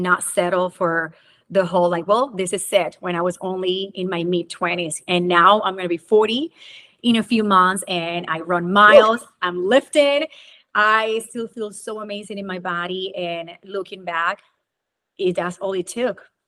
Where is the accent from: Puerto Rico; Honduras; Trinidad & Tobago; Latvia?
Puerto Rico; now in United States; I've been in the United States for 18 years, and I feel I am an American. So I feel like 50-50, yes, I'm an American, which Puerto Ricans are American, U.S. citizens